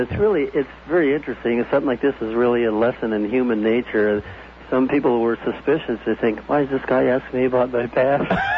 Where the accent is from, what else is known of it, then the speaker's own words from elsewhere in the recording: Wisconsin, United States; They knew that I was from Wisconsin and all this, so he put us in touch with each other.